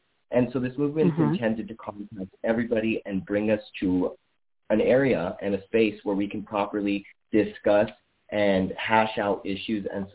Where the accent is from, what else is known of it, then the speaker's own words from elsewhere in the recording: Boquerica, New Mexico, United States; And so I was born and raised in Boquerica, New Mexico. My family's been here since before the 1800s.